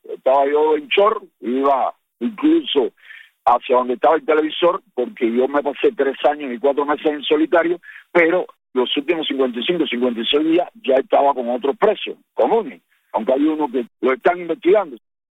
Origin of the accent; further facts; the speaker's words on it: Cuba; somos cubanos, y aquí el régimen ha esclavizado a toda la nación